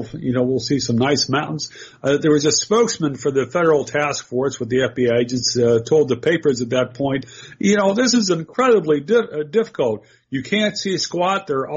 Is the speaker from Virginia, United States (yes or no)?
yes; Virginia, United States; I live in Maryland. I was raised in Virginia.